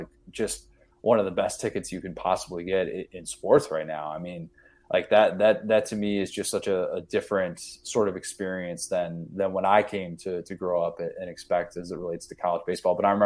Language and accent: English; Midwest, United States; now in Orlando, United States; I kind of identify as like a Midwesterner who has really embraced the South. And to be fair, I live in Orlando, man.